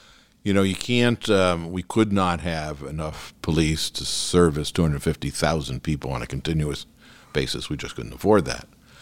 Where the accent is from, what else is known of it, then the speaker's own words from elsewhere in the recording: New York, United States; now in Beverly Hills, United States; I came from New York. I came out here. I came to California in 1982. Beverly Hills in 94.